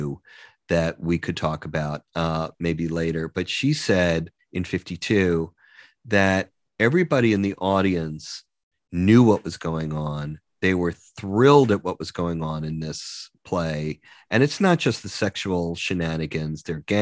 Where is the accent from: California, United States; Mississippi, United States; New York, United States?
New York, United States; I grew up in Long Island